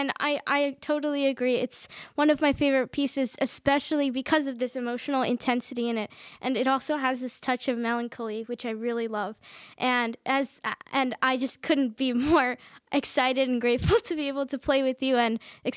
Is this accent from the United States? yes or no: no; India; first language Kannada; English is a second language; My mother tongue is actually Kannada, but I always loved watching Indian soap operas or serials with my grandma.